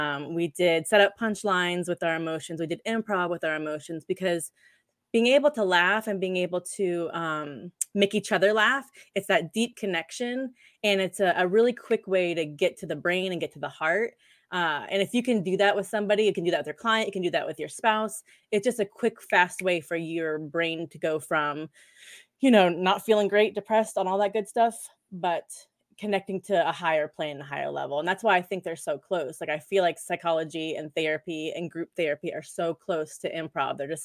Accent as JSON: {"language": "English", "region": "Florida", "country": "United States", "tie": "born or raised there", "said": "I grew up pretty poor in Florida."}